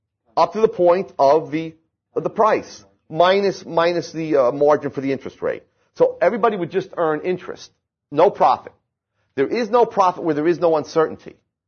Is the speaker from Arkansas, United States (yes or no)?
no; New Jersey, United States; even though I'm Italian and I'm from New Jersey, you trust that it's not counterfeit